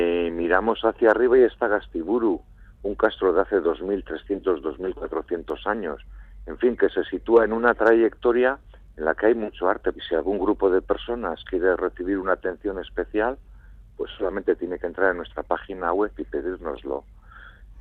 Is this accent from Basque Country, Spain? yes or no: yes; Mundaka, Basque Country, Spain; como soy de Mundaka, me gusta mucho mirarlo dejando a mi espalda Mundaka